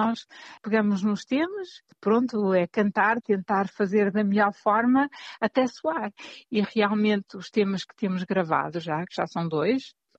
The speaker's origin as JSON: {"language": "Portuguese", "region": "Bragança", "country": "Portugal", "tie": "born there", "said": "Nasci em Bragança, passei grande parte das minhas férias da adolescência e infância em casa dos meus avós, numa aldeia que pertence ao Planalto Mirandês, Campos de Vibros, e sempre a língua sempre foi muito familiar."}